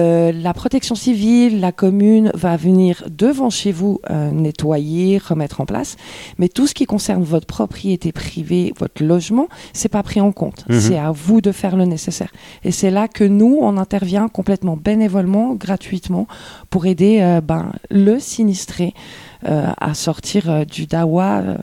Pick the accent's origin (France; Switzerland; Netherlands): Switzerland; En tant que bon Suisse, on est bien éduqué à vite nettoyer